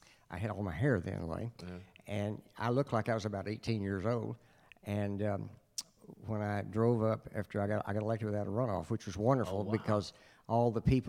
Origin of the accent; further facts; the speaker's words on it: Brady, Texas, United States; and my dad, we're from Brady, Texas